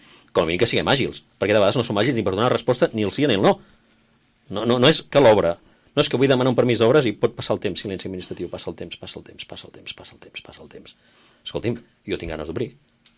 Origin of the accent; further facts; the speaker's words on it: Girona, Catalonia, Spain; perquè sóc gironí i ho penso així